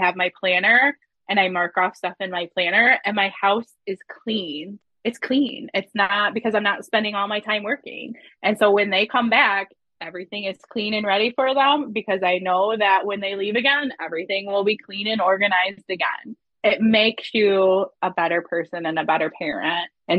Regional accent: Michigan, United States; for sure say that good old home state of Michigan, Amway is the worst one.

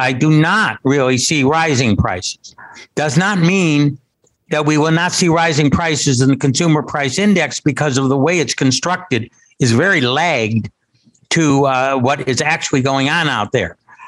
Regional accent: Chicago, Illinois, United States; born there; now in Philadelphia, United States; Yeah. Well, I've been here for 46 years. I was actually born in Chicago, so I'm a Midwesterner.

